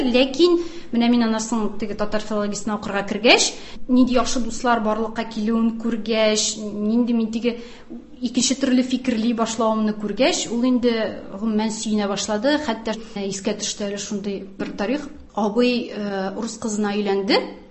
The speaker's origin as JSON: {"language": "Tatar", "town": "Dzhalil", "region": "Tatarstan", "country": "Russia", "tie": "born or raised there", "said": "Мин Сорман районында Җәлидә үстем. Гади гаилә, әти-әни нефтяниклар иде, мине дә соңыннан инде әни бер үзе үстерде. Гаиләдә безнең русчалы татарчалы иде"}